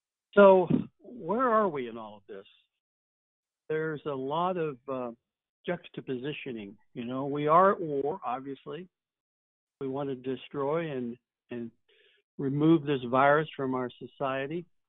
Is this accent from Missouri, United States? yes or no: no; Louisville, Kentucky, United States; in my hometown of Louisville, Kentucky